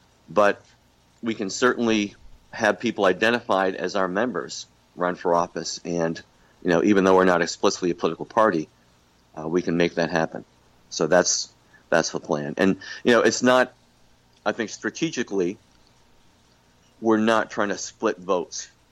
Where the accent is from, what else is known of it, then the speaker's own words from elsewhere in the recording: New York, United States; I'm from the Mohawk Valley. The Mohawk Valley is economically devastated